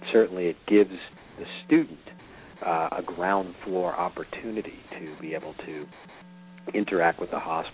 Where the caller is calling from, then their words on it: Pasadena, California, United States; Well, I'm calling from Pasadena, which is north of Los Angeles, California.